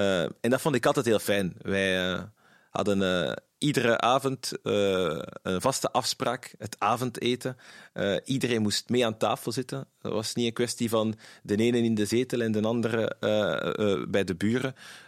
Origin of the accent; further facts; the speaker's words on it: Brussels, Brussels-Capital Region, Belgium; Wij zijn Brusselaars. Hè. We zijn geboren en getogen in Brussel. Ikzelf, mijn zus en mijn broer. En mijn ouders hebben een groot stuk van hun leven in Brussel doorgebracht. Wonen daar nog altijd.